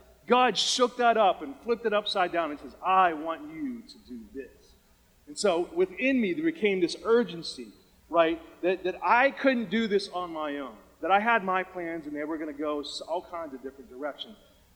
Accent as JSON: {"language": "English", "town": "Beaver Falls", "region": "Pennsylvania", "country": "United States", "tie": "born or raised there", "said": "I grew up in Beaver Falls, but this church camp was just on the other side of the Ohio border."}